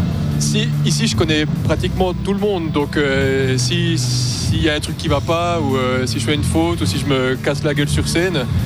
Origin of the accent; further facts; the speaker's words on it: Seignelay, Bourgogne-Franche-Comté, France; moi, je viens de Seignelay, juste à côté. Alors, je suis vraiment à la maison.